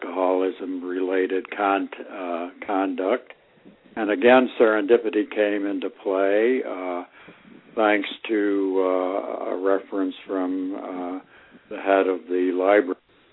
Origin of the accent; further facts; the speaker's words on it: Ithaca, New York, United States; I grew up in Ithaca, New York, and attended Cornell because that was there